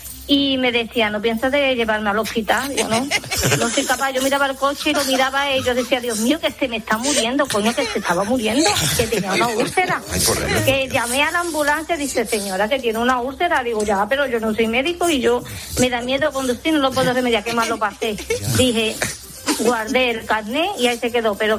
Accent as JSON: {"language": "Spanish", "town": "Morón de la Frontera", "region": "Andalusia", "country": "Spain", "said": "yo soy de Morón."}